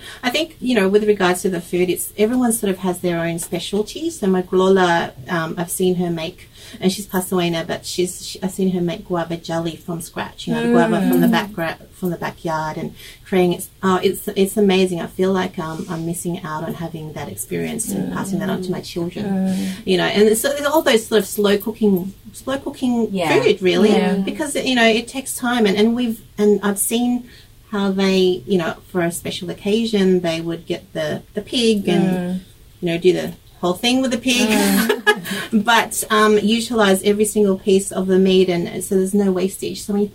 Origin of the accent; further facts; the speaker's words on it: Olongapo, Central Luzon, Philippines; I grew up in Olongapo, although my parents were Filipino, they work at the civic base, right?